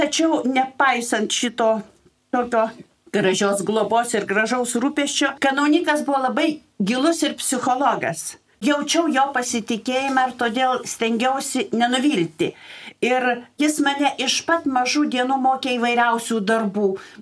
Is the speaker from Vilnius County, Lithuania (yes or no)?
no; Skapiškis, Panevėžys County, Lithuania; Taigi aš augau Skapiškyje.